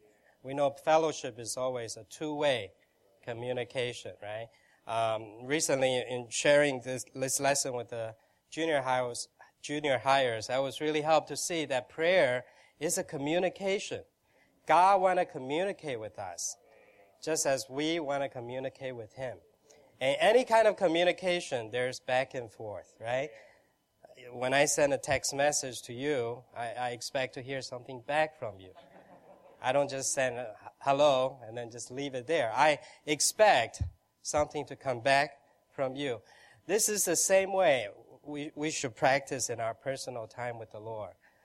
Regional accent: New York City, New York, United States; I'm from New York City.

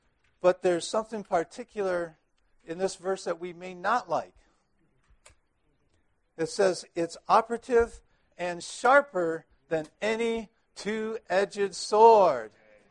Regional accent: Ann Arbor, Michigan, United States; I'm from Ann Arbor, Michigan.

